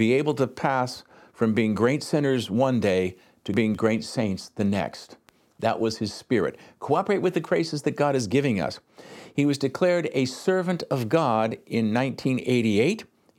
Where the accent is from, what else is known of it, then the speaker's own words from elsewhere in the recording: Ireland; Being Irish, I've always loved that name, Barney.